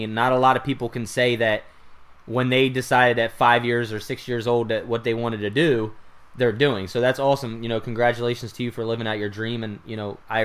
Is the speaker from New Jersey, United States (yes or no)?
yes; New Jersey, United States; now in Tampa, United States; So I'm originally from New Jersey, but I'm actually residing in Tampa, Florida now.